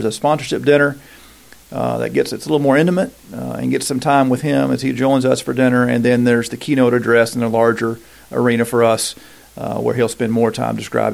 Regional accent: Knoxville, Tennessee, United States; born and raised and loved the Cowboys as a kid growing up in Knoxville

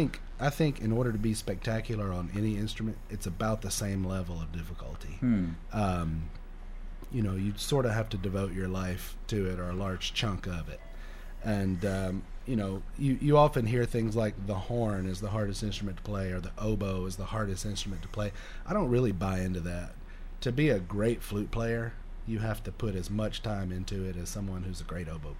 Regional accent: Florence, Alabama, United States; I'm from Florence, Alabama originally.

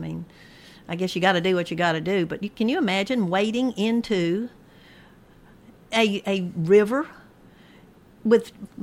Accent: Murfreesboro, Tennessee, United States; born or raised there

